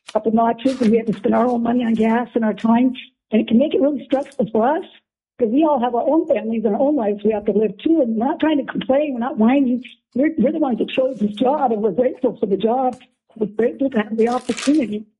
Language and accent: English; Alaska, United States; I was born and raised in Alaska, 67 years, and I started out in Fairbanks attending nursing school, and then went to Anchorage attending nursing school, and worked in Sitka in the hospital